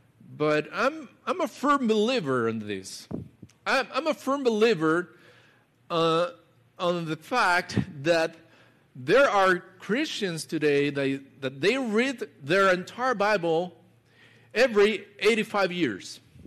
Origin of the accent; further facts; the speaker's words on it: Colombia; I come from Colombia, tropical country, right above the equator line. We have no seasons in Colombia.